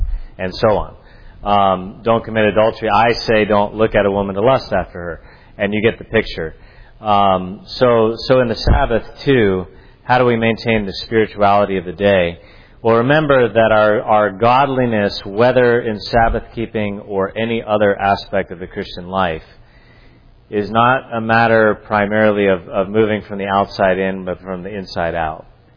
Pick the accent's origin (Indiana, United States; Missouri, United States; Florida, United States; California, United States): California, United States; I am from California. I am from another country.